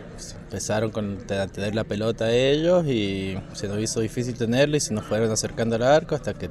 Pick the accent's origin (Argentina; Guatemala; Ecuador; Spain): Argentina; San Juan; Soy de San Juan, soy categoría 93, tengo 24 años